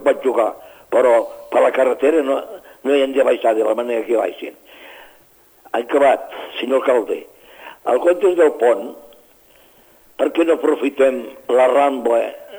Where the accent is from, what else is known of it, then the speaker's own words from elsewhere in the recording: Catalonia, Spain; I jo vull que la meva comarca, perquè és un nom molt bonic, Priorat